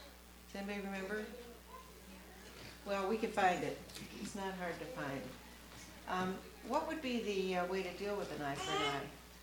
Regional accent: Moorhead, Minnesota, United States; I'm from Minnesota, from Moorhead, Minnesota. So when I was a kid growing up, migrant workers came every year in April

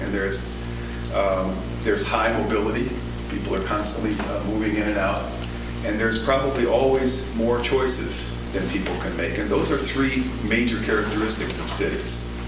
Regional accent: Chicago, Illinois, United States; I was born in Chicago and went away for a while, did school in the East, and came back in 1967 and was a community organizer on the west side of Chicago

